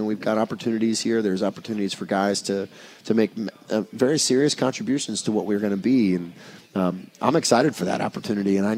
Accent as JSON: {"language": "English", "region": "Indiana", "country": "United States", "said": "I'm from Indiana, yeah."}